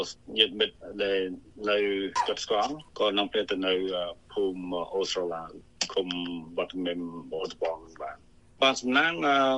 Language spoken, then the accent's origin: Khmer; Kampong Preah, Battambang, Cambodia; បាទខ្ញុំគឺអ្នកស្រុកបាត់ដំបងគឺទៅភូមិកំណើតរបស់ខ្ញុំគឺភូមិកំពង់ព្រះខេត្តបាត់ដំបង